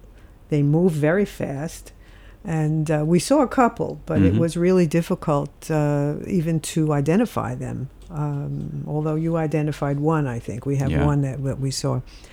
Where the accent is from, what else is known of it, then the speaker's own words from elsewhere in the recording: New York City, New York, United States; I grew up and born in New York and lived all my life there